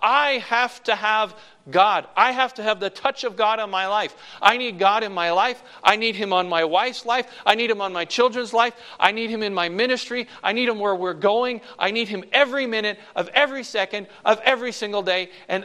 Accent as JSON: {"language": "English", "region": "New Brunswick", "country": "Canada", "tie": "born or raised there", "said": "I grew up in New Brunswick, Canada, which is above Maine, if you don't know where that is."}